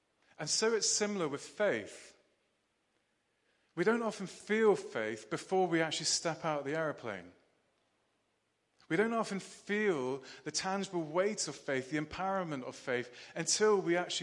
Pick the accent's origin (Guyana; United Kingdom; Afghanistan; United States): United Kingdom; I'm still being British about it.